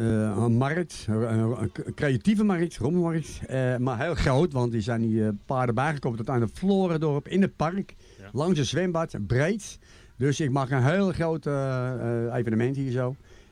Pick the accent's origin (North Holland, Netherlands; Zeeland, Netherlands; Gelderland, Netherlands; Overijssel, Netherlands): North Holland, Netherlands; Amsterdam; Ik ben Amsterdammer, hè? Dan ben ik Amsterdammer, hoor.